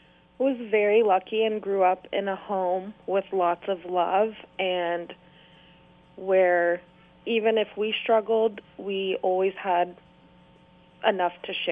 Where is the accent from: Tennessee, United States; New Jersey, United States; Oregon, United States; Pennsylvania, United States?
Oregon, United States; Albany; I grew up in Albany and graduated from West Albany.